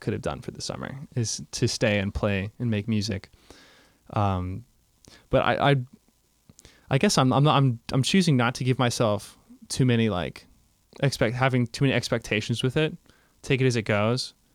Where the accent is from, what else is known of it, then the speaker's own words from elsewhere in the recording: California, United States; four streets down from Hollywood.